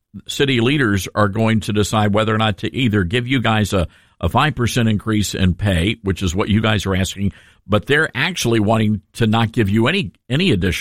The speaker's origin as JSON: {"language": "English", "town": "Memphis", "region": "Tennessee", "country": "United States", "tie": "born or raised there", "said": "it turns out the most violent city in America happens to be my hometown, Memphis, Tennessee."}